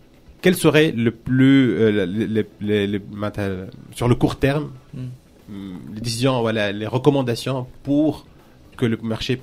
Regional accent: Tunisia; Et là, chez nous, en Tunisie, il y a la fameuse carte technologique pour les startups

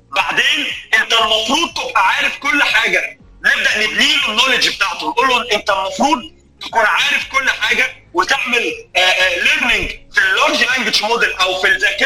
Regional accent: Egypt; كمصري افريقي او مصري عربي او كمواطن عايش في افريقيا عموما،

